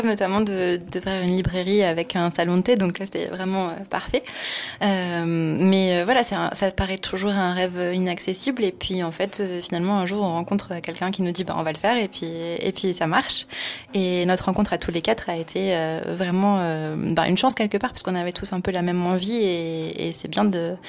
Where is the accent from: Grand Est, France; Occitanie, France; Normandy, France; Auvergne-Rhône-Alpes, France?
Auvergne-Rhône-Alpes, France; Romans-sur-Isère; Ah, moi, je suis de Romans. J'ai grandi à Romans.